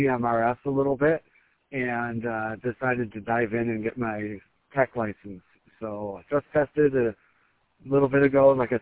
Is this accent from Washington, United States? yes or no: no; Grand Rapids, Michigan, United States; from Grand Rapids area. I think I'm hitting the repeater from Grand Rapids.